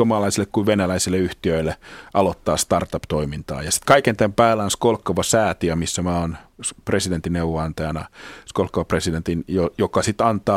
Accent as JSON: {"language": "Finnish", "town": "Joroinen", "region": "South Savo", "country": "Finland", "said": "mä oon Joroisista kotosi ja meillä katsottiin, että Varkaus on niin mahdottoman iso kaupunki"}